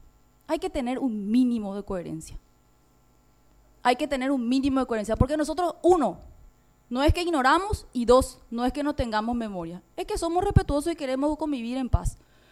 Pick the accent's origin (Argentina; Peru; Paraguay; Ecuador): Paraguay; Al final toditos somos paraguayos.